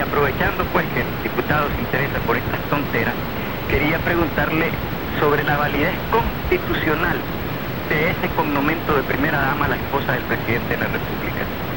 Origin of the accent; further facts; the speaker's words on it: Nicaragua; y los protagonistas de la vida nacional somos los nicaragüenses